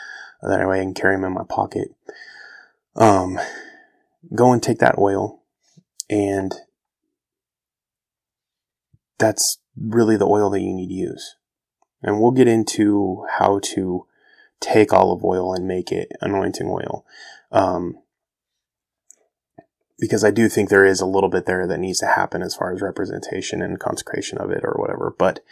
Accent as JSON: {"language": "English", "country": "United States", "said": "even the way I'm pronouncing it isn't correct because I'm American and I can't speak that language."}